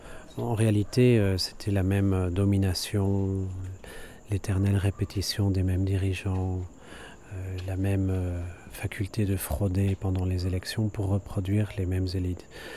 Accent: Belgium; now in Venezuela; je suis belge et je vis depuis 8 ans au Venezuela.

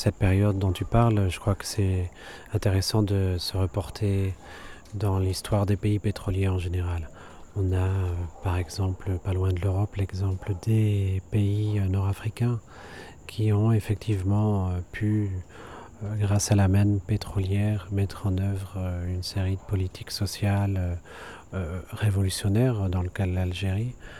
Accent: Belgium; now in Venezuela; je suis belge et je vis depuis 8 ans au Venezuela.

